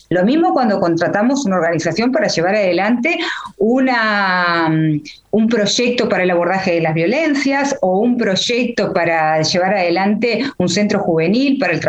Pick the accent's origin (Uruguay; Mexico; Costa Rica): Uruguay; es un plan que nos enorgullece como uruguayos